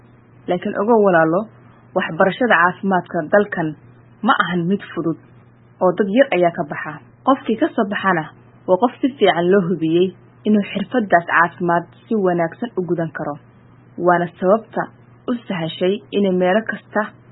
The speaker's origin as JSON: {"language": "Somali", "town": "Bosaso", "region": "Bari", "country": "Somalia", "tie": "born or raised there", "moved": "as an adult", "lives_now": "Philippines", "said": "waxaana ku dhashay oo aan ku barbaaray magaalada Boosaaso, caasimadda gobolka Bari, halkaas oo aan waxbarashadii aasaasiga ahna ku soo qaatay isla magaalada Boosaaso."}